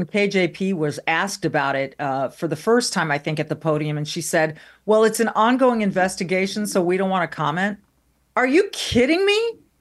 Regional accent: California, United States; moved away; It's my home state. I'll never move back, but I do have relatives there. My family is still there.

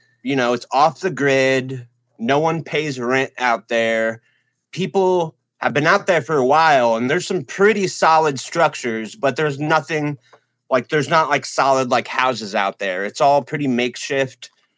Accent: Illinois, United States; I'm from Central Illinois. I grew up, you know, in a small town out surrounded by cornfields

